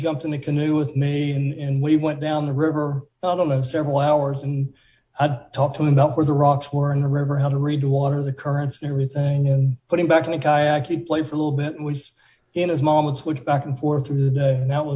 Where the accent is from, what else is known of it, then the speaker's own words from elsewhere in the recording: Abingdon, Virginia, United States; Southwest Virginia in Abingdon.